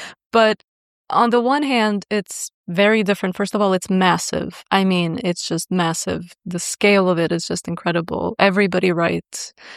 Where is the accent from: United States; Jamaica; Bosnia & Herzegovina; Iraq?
Bosnia & Herzegovina; the fact that I'm a woman or a lesbian and I come from Bosnia